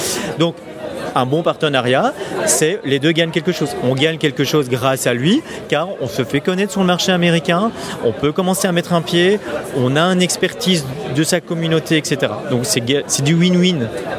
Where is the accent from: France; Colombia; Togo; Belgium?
Belgium; Brussels, Brussels-Capital Region; donc je viens de Bruxelles